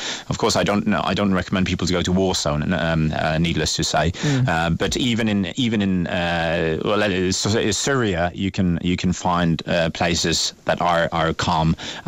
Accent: Norway; English is a second language; I'm from the West Coast of Norway

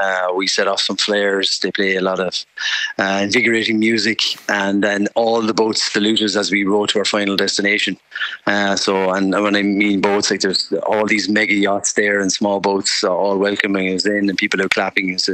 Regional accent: Ireland; Yeah, it's a testament to being Irish, Ray, I believe, and being part of a community of Irish people, and the giving nature of people in this country is amazing.

